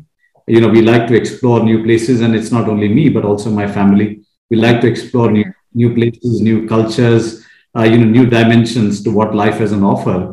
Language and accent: English; India; But I was born in India. I was raised out here in India, did my education in India.